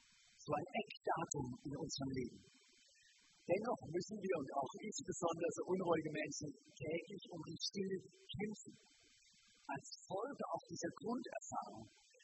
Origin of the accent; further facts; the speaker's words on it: Hesse, Germany; Ich weiß, in meiner Heimat, aus meiner oberhessischen Heimat